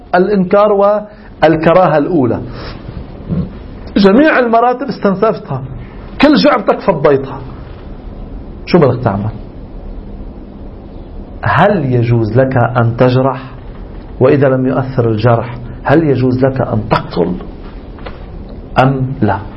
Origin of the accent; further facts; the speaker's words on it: Lebanon; مثل عندنا في لبنان، شو ما بيوجعه بيعطوه بنادول.